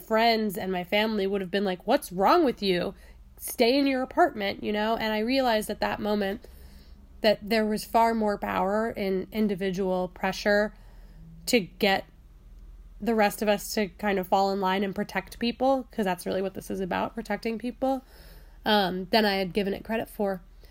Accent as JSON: {"language": "English", "region": "New York", "country": "United States", "said": "What's buckshot? I'm from New York."}